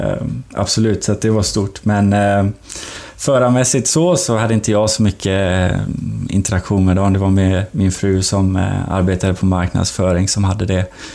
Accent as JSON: {"language": "Swedish", "country": "Sweden", "said": "komma in som svensk på Red Bull där"}